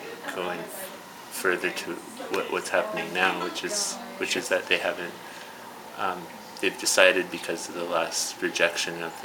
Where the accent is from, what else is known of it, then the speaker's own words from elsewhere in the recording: Williams Lake, British Columbia, Canada; I'm from the South Cotine Nation. Grew up in Williams Lake. Went to school in Victoria for a few years, and came back with a Master's of Indigenous Governance at University of Victoria